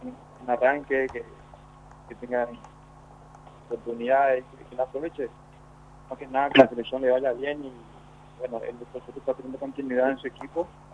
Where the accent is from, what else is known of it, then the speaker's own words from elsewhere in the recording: Fernando de la Mora, Central, Paraguay; Yo soy de Fernando Lamora.